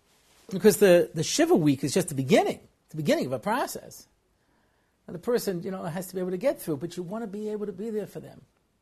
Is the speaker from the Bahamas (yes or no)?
no; Israel; now in United States; You know, I was from Eretz Yisrael and I came to America.